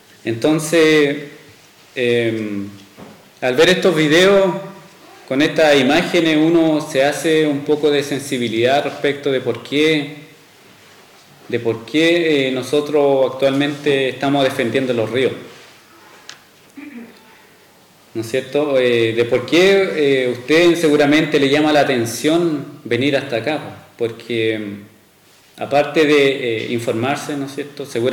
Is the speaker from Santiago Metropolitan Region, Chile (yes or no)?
no; Biobío, Chile; Venimos de la zona del Alto Biobío, de la zona Pehuenche, zona territorio mapuche Pehuenche.